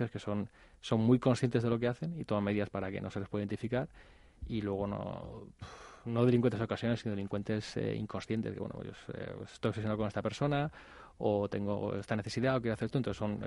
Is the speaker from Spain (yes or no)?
yes; León, Castile and León, Spain; Sí, yo voy a estar y además se organiza en mi tierra chica, o sea que me voy a pasar muy bien.